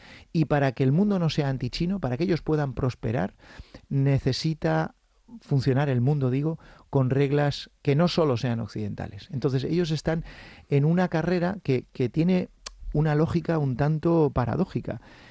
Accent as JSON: {"language": "Spanish", "region": "Cantabria", "country": "Spain", "said": "yo soy español, soy cántabro, soy europeo"}